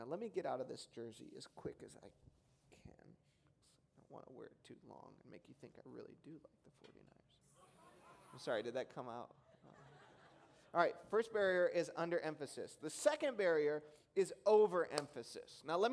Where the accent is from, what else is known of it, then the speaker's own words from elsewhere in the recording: Detroit, Michigan, United States; now in Bay Area, United States; I've lived in the Bay Area for 5 years. I grew up in Detroit.